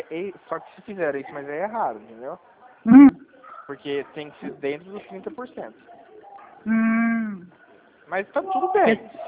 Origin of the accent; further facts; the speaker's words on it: Presidente Prudente, São Paulo, Brazil; Ó, é o DDD 18, eu sou de Prudente.